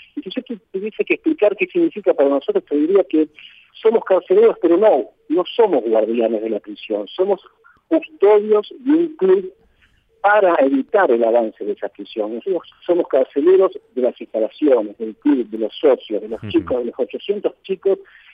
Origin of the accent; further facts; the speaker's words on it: Buenos Aires, Argentina; Yo soy de Villa Devoto, que es un barrio muy tradicional de Buenos Aires, y voy al club desde muy chiquito.